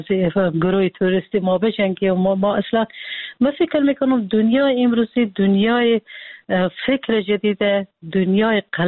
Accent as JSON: {"language": "Persian", "country": "Afghanistan"}